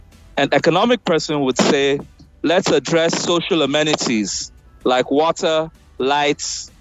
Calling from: Cotonou, Littoral, Benin; Yes, I'm calling you from, I'm just around Cotonou.

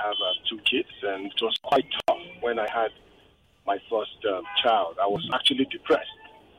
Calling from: Ikeja, Lagos, Nigeria; I'm calling from Ikeja.

